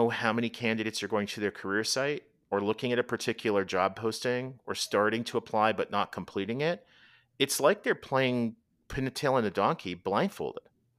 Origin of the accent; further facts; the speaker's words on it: Canada; or Z as I grew up saying in Canada.